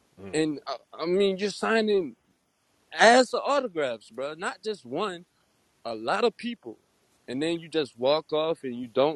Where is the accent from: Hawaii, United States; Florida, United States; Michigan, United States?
Florida, United States; I don't want to talk. I'm from Florida.